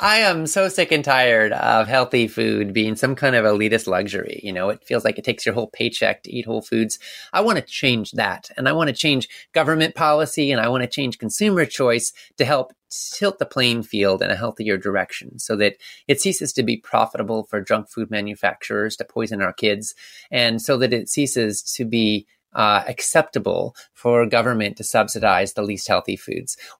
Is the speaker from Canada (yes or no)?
yes; Canada; I was born in Canada and I lived up there